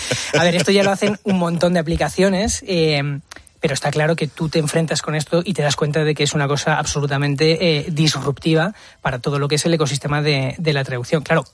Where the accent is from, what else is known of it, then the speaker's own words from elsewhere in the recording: Oviedo, Asturias, Spain; also born or lived in León; now in Madrid, Spain; yo nací en León, me crié en Oviedo, pero me vine a estudiar aquí a Madrid, ¿no?